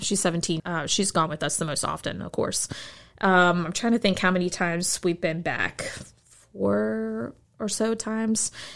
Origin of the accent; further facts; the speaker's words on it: Mount Crawford, Virginia, United States; I mean, I grew up in Mount Crawford, but it wasn't a farm. We had a chicken coop, but no chickens, so we played in the chicken coop.